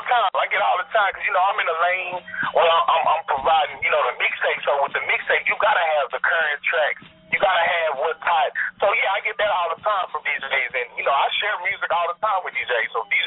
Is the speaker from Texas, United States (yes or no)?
yes; Abilene, Texas, United States; Well, shit, I'm originally from West Texas, man, Abilene. You know what I'm saying? I moved out here probably when I was, I'm 27, by the way.